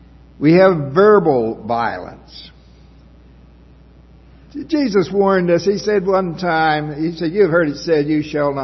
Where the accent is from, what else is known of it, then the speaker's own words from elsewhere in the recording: South Carolina, United States; growing up in the Low Country